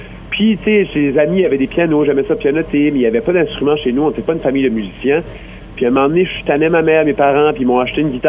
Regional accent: Tracadie, New Brunswick, Canada; Moi, ça a commencé, je viens de Tracadie.

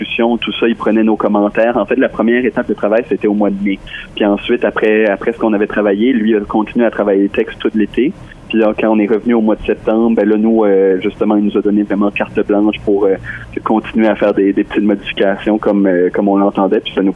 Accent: Balmoral, New Brunswick, Canada; Moi, j'ai grandi à Balmoral jusqu'à 10 ans.

